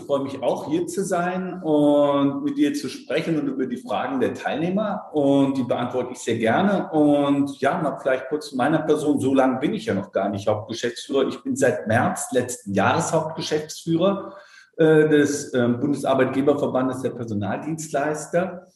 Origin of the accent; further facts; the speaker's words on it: Darmstadt, Hesse, Germany; ich komme ursprünglich, bin ich in Darmstadt geboren, dort auch aufgewachsen, habe in Frankfurt am Main Jura studiert und bin dann so vor rund über 20 Jahren dann ins Berufsleben ja eingestiegen, dann schon in Berlin